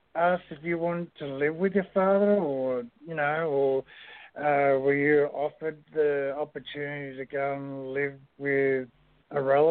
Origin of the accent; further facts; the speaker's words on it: Australia; I'm pretty much a former neighbor to you, to New Zealand. Anyway, I am from Australia, so.